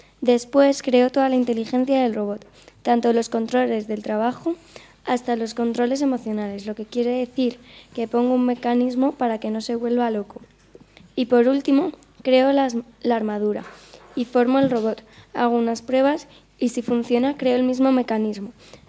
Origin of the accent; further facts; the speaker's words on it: California, United States; Spanish is a second language; moved away as an adult; now in Spain; Soy de California.